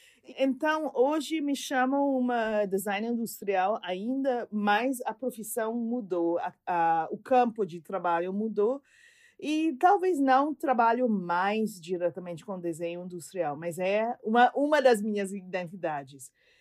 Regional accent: Trinidad & Tobago; Portuguese is a second language; also born or lived in Brazil; Sou de Trinidad e Tobago, no Caribe, mas vivo muito cerca de Venezuela.

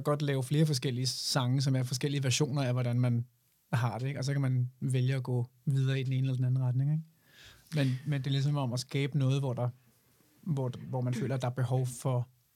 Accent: Fredensborg, Capital Region of Denmark, Denmark; also born or lived in Espergærde; Jeg boede på et tidspunkt, da jeg var 10, flyttede jeg fra Espergærde til Fredensborg. Men kom stadigvæk meget i Espergærde med de venner, jeg havde derfra.

